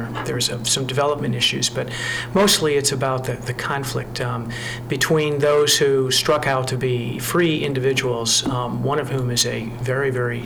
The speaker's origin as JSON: {"language": "English", "town": "Chicago", "region": "Illinois", "country": "United States", "tie": "born or raised there", "also_born_or_lived": "Iowa City", "said": "I grew up in Chicago, so I'm a Great Lakes baby, so to speak. And I cut my teeth at the Writers' Workshop at the University of Iowa in Iowa City and lived there for a number of years and loved it there."}